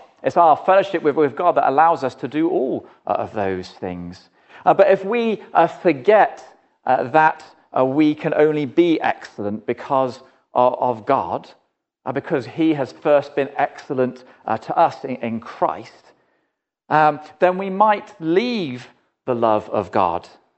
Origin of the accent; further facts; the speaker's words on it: England, United Kingdom; And I'm also English